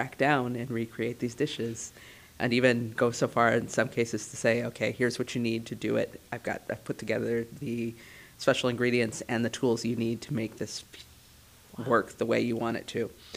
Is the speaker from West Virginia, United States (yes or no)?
no; Lansing, Michigan, United States; I was born and raised in Lansing